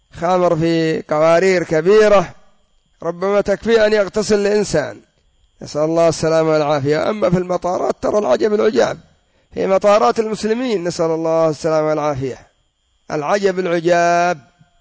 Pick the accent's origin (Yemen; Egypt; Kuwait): Yemen; وكان عندنا في اليمن مصنع لكن دمره الله